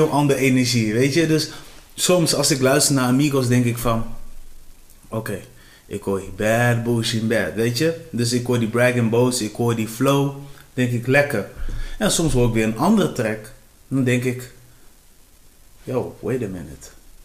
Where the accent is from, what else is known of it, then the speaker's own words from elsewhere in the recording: Cape Verde; now in Netherlands; want ik kom van de Capverdische eilanden